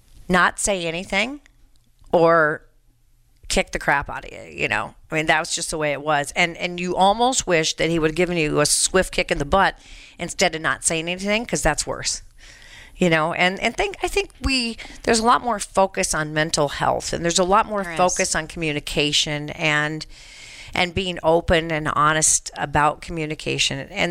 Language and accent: English; Colorado, United States; Mm-hmm. It's ruined my home state of Colorado.